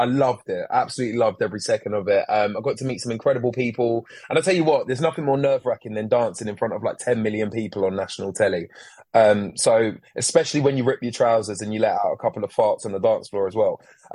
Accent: Jamaica; I know I'm Jamaican and we're typically fast

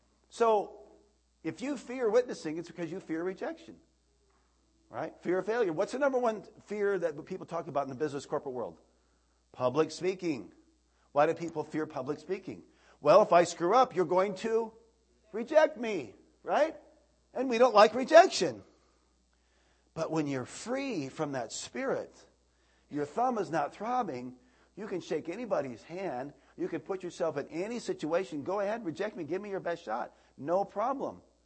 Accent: Iowa, United States; Hey, I'm from Iowa, I can do whatever I want.

